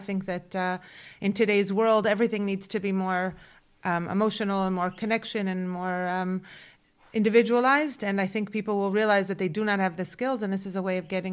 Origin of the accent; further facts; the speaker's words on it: United States; I just want to preface by saying that Zev and I grew up in America, and we did grow up with shul rabbis who were very, very different from the typical standard kehillah rabbi or yeshuv rabbi that's here.